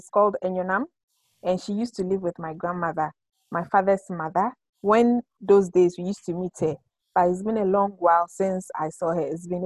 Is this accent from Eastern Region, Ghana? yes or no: no; Accra, Greater Accra, Ghana; So I was born in Accra, Ghana, at a place called Mamobi. Okay, so Mamobi, I wasn't born in Mamobi, I was born in Kotobabi. Then we lived in Kotobabi for a long while